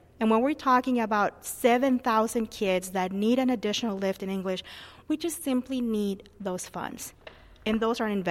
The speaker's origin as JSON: {"language": "English", "town": "El Paso", "region": "Texas", "country": "United States", "tie": "born there", "also_born_or_lived": "Mexico", "said": "So I was born in El Paso, Texas, but my family is originally from Juarez, Mexico, and Chihuahua."}